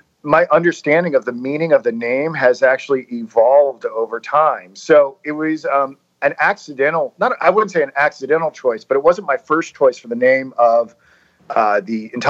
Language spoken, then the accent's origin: English; United States; born there; So I was born outside of Washington, D.C., somewhere later in high school, I sort of noticed that I had a proclivity for intellectual conversation and discussion.